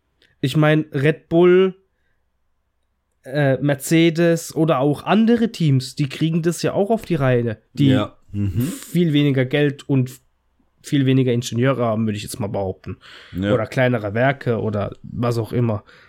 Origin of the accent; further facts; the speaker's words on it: Italy; Ich meine, als Italiener ist das ja auch nicht weit hergeholt.